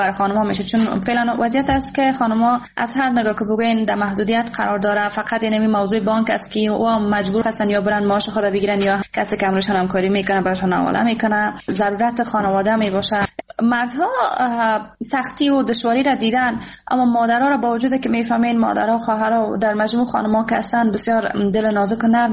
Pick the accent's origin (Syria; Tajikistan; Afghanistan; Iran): Afghanistan; افتخار میکنم واقعا که من یک افغان هستم